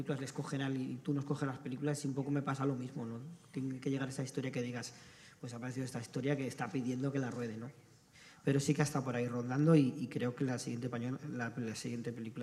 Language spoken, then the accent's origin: Spanish; Catalonia, Spain; Ahí tendré que encontrar una historia que pase en mi tierra, en Cataluña